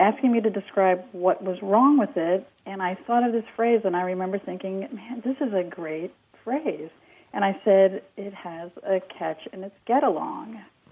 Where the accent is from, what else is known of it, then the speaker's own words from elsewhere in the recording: New York, United States; I'm from New York, and my husband is from the Midwest. And I love the Midwest, and my husband doesn't.